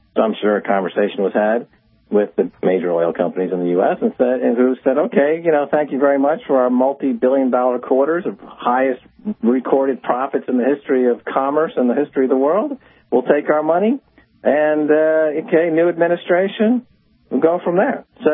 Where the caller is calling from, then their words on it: Paris, Île-de-France, France; I'm calling you from Paris